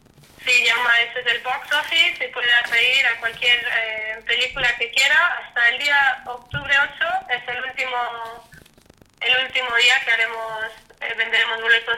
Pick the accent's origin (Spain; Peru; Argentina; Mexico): Spain; now in United States; Sí, yo vivo en el Valle del Hudson, efectivamente. Vine aquí hace 11 años con mi familia, vinimos de España y aquí sigo creciendo